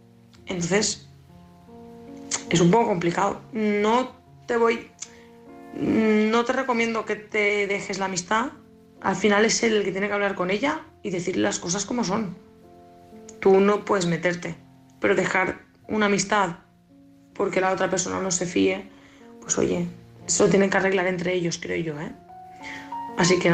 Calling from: Valencia, Valencian Community, Spain; corresponsal de Valencia.

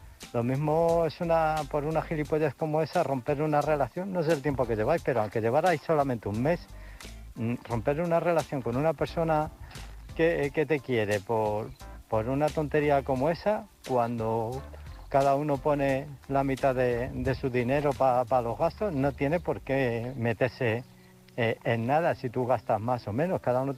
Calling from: Illescas, Castilla-La Mancha, Spain; de Illescas.

